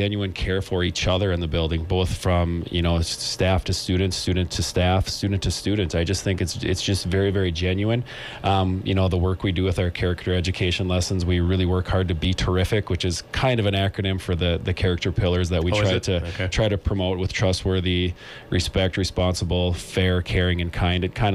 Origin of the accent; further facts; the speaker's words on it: Minnesota, United States; I graduated from Greenway, which is, we'll call it the range. It's a little farther west than the actual Iron Range.